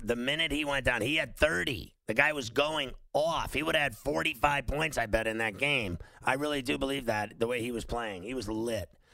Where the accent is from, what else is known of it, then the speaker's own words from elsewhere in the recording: Pittsburgh, Pennsylvania, United States; now in New York, United States; because I grew up there in Pittsburgh, you get the same weather, and then it comes here to New York.